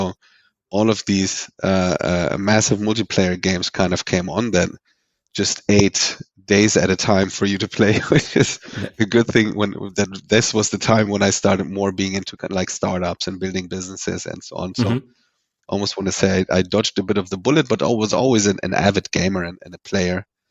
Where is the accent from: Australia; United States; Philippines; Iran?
Iran; born there; English is a second language; moved away; So I was born in Iran, as you said, and it was 84. We fled back in the day, the Khomeini regime